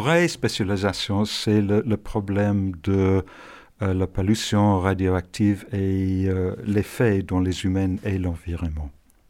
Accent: England, United Kingdom; French is a second language; excusez-moi, je suis anglais, donc je ne parle pas forcément bien français.

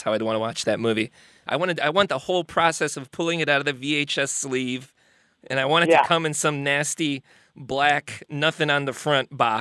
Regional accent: Chicago, Illinois, United States; I'm from Chicago.

